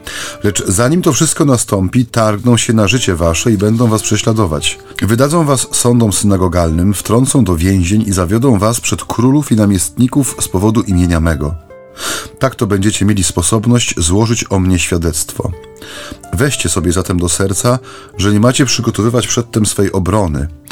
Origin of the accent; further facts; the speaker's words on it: Silesian Voivodeship, Poland; Ja pochodzę, ojcze, ze Śląska sercem, duszą i ciałem.